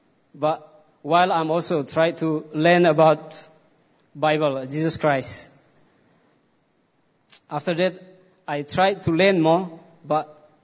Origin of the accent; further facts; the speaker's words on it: Timor-Leste; I'm 31 years old. I am from East Timor.